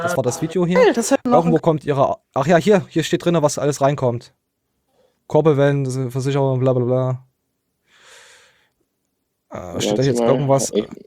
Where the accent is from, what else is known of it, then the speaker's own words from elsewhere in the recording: East Germany, Germany; born there; Ich bin einfach nur im Osten geboren